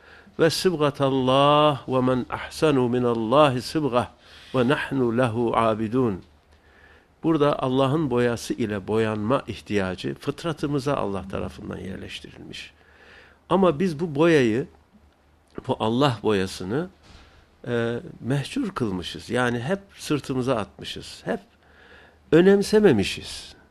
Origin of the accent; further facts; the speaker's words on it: Erzurum, Turkey; born there; Ben 1951 Erzurum doğumluyum. Böylelikle iki Erzurumlu bir Karslı yan yanayız.